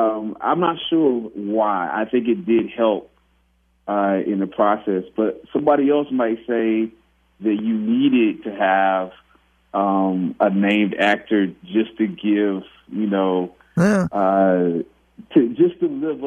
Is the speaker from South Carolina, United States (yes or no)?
yes; Anderson, South Carolina, United States; I'm from Anderson, South Carolina.